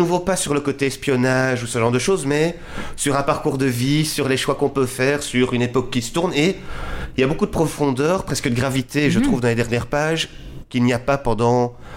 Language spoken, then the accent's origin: French; Belgium; parce qu'effectivement le pitch pour nous en tant que Belges donne évidemment envie.